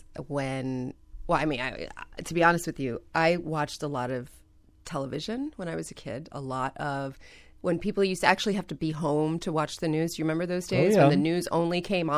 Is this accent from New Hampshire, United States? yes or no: no; New York, United States; No, I'm from New York.